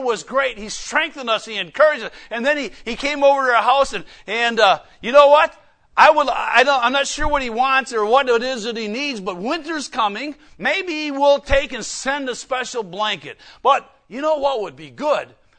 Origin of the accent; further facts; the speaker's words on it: Wisconsin, United States; moved away; also born or lived in Texas; I didn't know what real barbecue was growing up in Wisconsin. And then we moved to Texas. And I found out what real barbecue tastes like.